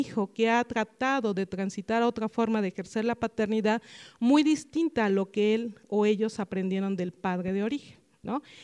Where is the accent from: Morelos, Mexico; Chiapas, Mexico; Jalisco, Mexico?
Morelos, Mexico; Jonacatepec; Yo soy originaria de Jonacatepec, Morelos, es una zona al oriente del estado de Morelos